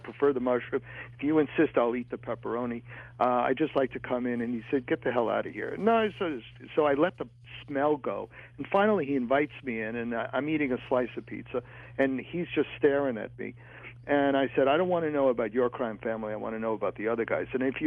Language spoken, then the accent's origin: English; Fresh Meadows, New York, United States; also born or lived in Brooklyn; I was born in I was born in Brooklyn and grew up in Fresh Meadows. And I moved back into the house with my parents.